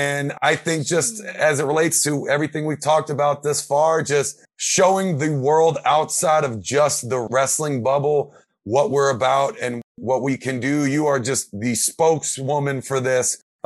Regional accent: United States; You know, I say I'm American, I'm born and raised here

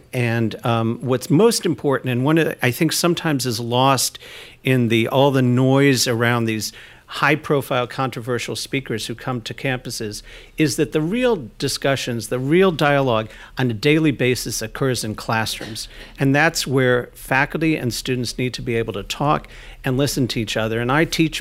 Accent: Kentucky, United States; now in New York, United States; And Sian and I actually come from different places. I grew up in Kentucky.

